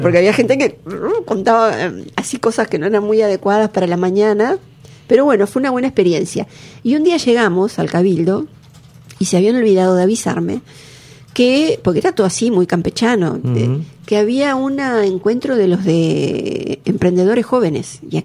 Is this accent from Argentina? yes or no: no; Uruguay; nosotros somos como representantes uruguayos en el mundo cuando viajamos a los festivales